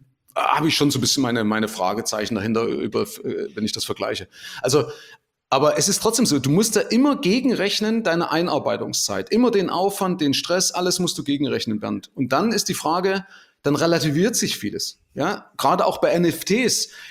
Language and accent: German; Germany; als Deutscher